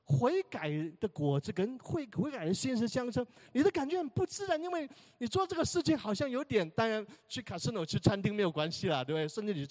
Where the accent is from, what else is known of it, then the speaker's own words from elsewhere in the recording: China; 哎呦，我们中国人过年的时候不是说有一个叫五福临门，是五福临门是吧？